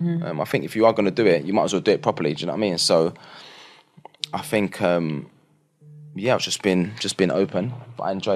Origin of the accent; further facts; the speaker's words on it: London, United Kingdom; growing up in the East End and like I said, you know, playing football on the streets with my mates